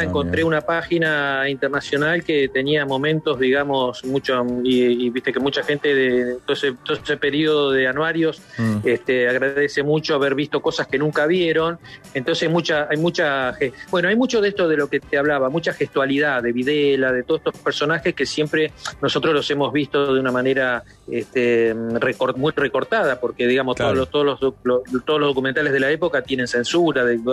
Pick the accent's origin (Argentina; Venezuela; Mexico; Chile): Argentina; Nueve de Julio, Buenos Aires Province; Soy de 9 de julio.